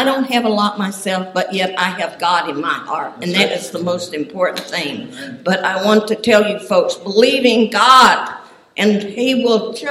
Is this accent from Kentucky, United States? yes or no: yes; Kentucky, United States; accent: southern; also born or lived in Florida / Louisiana; I know I have a southern accent because I'm originally from Kentucky, but I lived in Florida before I moved here.